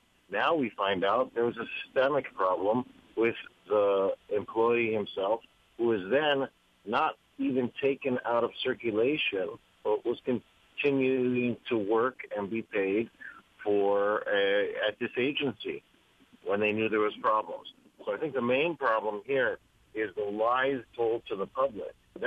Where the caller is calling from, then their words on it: Hawaii, United States; I'm calling from Maui.